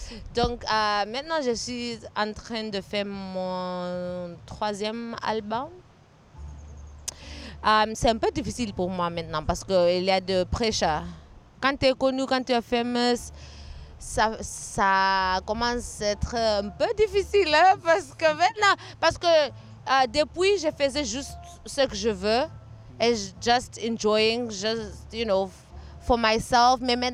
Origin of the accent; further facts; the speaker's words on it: South Africa; je viens d'Afrique du Sud.